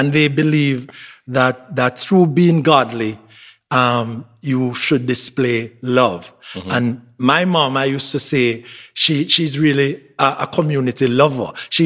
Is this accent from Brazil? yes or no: no; Springfield, Saint Elizabeth, Jamaica; So I'm from Springfield, St. Elizabeth. This is in the north of St. Elizabeth.